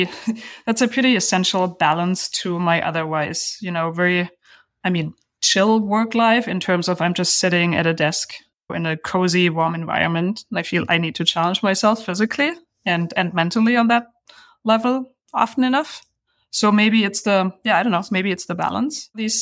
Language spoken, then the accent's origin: English; Baden-Württemberg, Germany; Yeah, I grew up in Germany, southern Germany, close to the Black Forest.